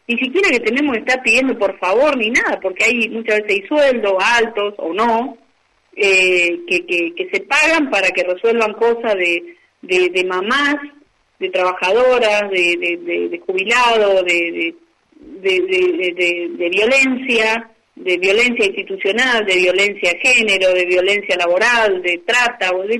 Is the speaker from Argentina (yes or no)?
yes; Argentina; nuestra Constitución dice que nosotros como argentinos, como ciudadanos, como vecinos